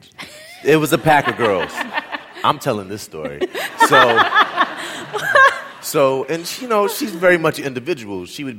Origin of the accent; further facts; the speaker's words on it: California, United States; Like, I'm from the Bay Area, so like that.